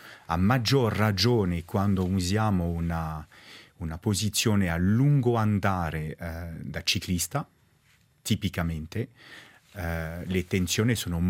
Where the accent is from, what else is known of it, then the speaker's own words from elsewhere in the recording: Romandy, Switzerland; first language French; Italian is a second language; Non sono sicuro di aver capito la parola. Essendo svizzero francese, francofono, la parola che hai usato?